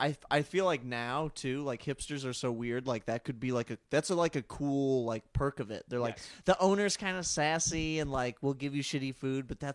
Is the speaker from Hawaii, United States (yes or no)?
no; Minnesota, United States; now in Chicago, United States; I grew up in just outside Minneapolis.